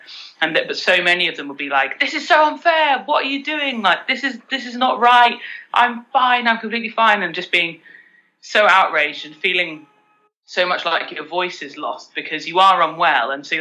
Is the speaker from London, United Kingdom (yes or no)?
yes; London, United Kingdom; we're from London